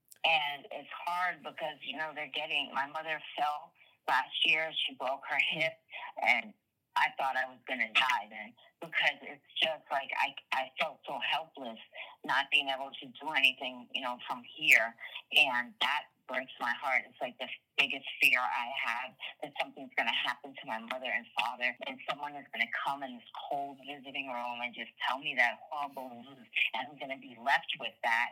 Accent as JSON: {"language": "English", "region": "Florida", "country": "United States", "tie": "born or raised there", "also_born_or_lived": "New Hampshire, United States", "said": "I would love to go back to where I'm from, which is Florida, and I was born and raised in Florida, and I lived there the majority of my life."}